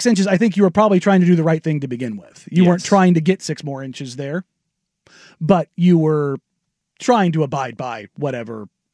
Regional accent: Beaverton, Oregon, United States; My house growing up in Beaverton was on the corner, so putting a basketball hoop there wasn't a problem

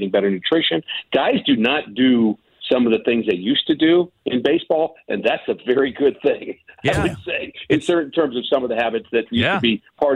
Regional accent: New York, United States; Being a New Yorker, I can say that.

